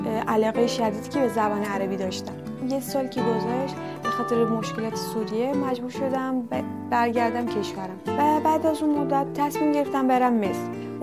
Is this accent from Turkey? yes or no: yes; Istanbul, Turkey; ولی من چون توی استانبول بزرگ شدم، توی منطقه تاریخ بزرگ شدم